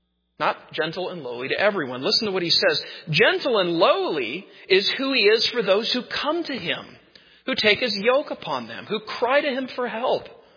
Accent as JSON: {"language": "English", "region": "California", "country": "United States", "said": "To my mind, that's local because I'm from California."}